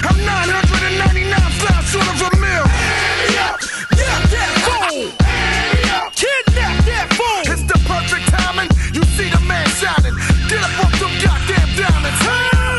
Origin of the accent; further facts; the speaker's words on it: Florida, United States; And I'm not racist. I mean, I'm even from Florida.